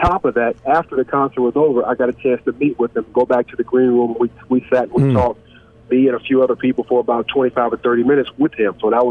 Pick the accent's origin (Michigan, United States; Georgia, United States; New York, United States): Michigan, United States; to come back and play in front of my hometown fans and my family at the Palace, that was huge. That was my hometown Pistons